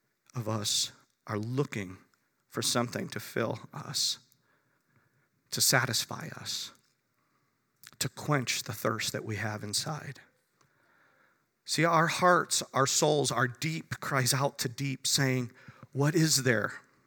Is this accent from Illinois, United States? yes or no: yes; Chicago, Illinois, United States; because I come from Chicago, and that's what we do really well with the Cubs and the Bears and now the Blackhawks